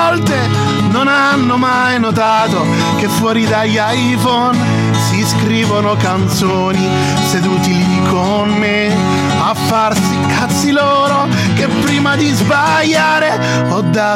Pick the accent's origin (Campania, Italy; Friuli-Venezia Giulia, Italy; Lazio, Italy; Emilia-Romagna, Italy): Campania, Italy; Naples; da napoletano ho saputo magari essere più inventivo e fantasioso.